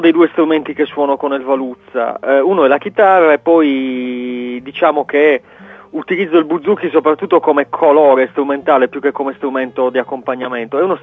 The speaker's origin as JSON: {"language": "Italian", "region": "Sardinia", "country": "Italy", "accent": "Sassarese", "said": "in sassarese nel nostro dialetto"}